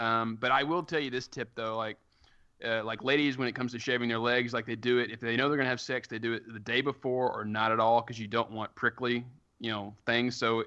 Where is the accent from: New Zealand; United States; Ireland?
Ireland; Like, I'm Irish.